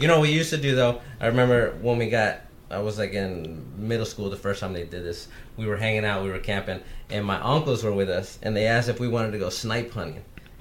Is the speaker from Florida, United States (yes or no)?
no; San Antonio, Texas, United States; now in Houston, United States; I'm from San Antonio. I live in Houston now, from San Antonio.